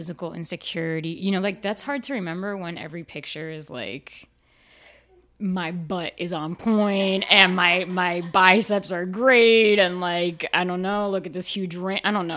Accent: Puerto Rico; born there; I was born in Puerto Rico. My dad is half Dominican, half Puerto Rican. My mom is Dominican, raised in New Jersey.

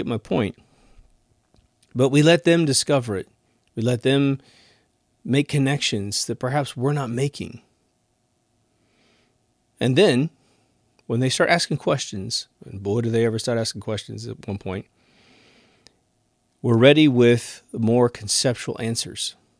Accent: Kansas, United States; Like, I grew up in Kansas, so I had, you know, we didn't really have forests, but we had woods, and we had streams and ponds, and you had crops.

